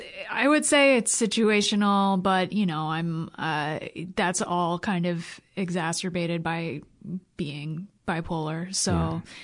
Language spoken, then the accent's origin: English; New York, United States; now in Vermont, United States; Yeah, I grew up in the New York area, about an hour north of New York City. And then I lived there for 8 years